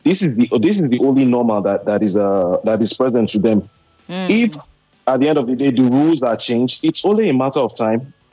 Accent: Nigeria; born there; I was born in the North, so I think I still have some little understanding of how the whole thing works.

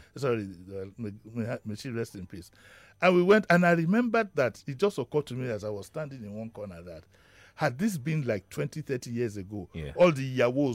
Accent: Lagos, Nigeria; because I'm from Isaleko

